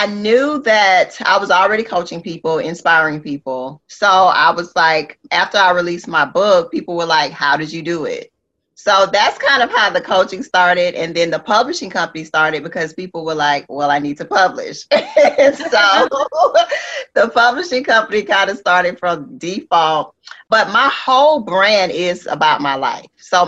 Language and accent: English; Atlanta, Georgia, United States; You know, I mean, I'm from Atlanta. He's from Atlanta. So when I saw him, I was like, okay. So, you know, I have a real, you know, just that Atlanta flavor, first of all.